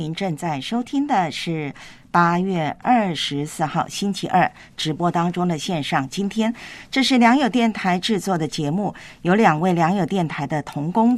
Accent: Taiwan; 我怎么想到在台湾我的老家海边那一片的盐田呢？

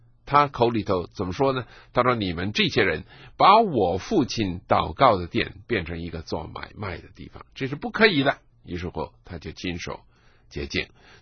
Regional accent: China; 我有些时候呢想起我们中国人呢有一些习惯呢，就表示了我们中国人的心态的

